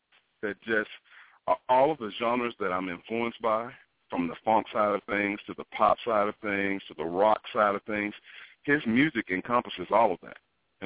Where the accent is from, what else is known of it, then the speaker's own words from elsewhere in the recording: Birmingham, Alabama, United States; She's still a minister of music at the church that I grew up in Birmingham, Alabama.